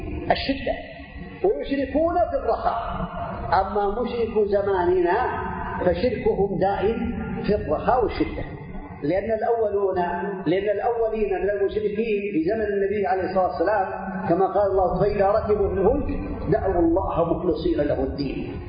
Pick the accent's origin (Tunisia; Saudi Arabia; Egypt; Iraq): Saudi Arabia; لا أظنه يكون عندنا في المملكة العربية السعودية